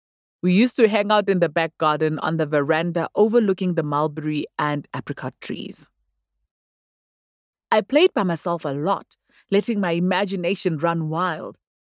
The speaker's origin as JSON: {"language": "English", "town": "Thaba Nchu", "region": "Free State", "country": "South Africa", "tie": "born there", "said": "I was born in Moroka Hospital in Thabantsho, where my mother worked."}